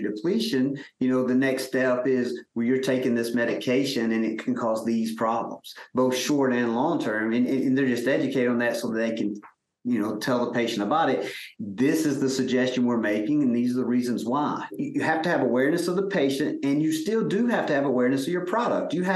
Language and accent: English; Mississippi, United States; I'm from Mississippi.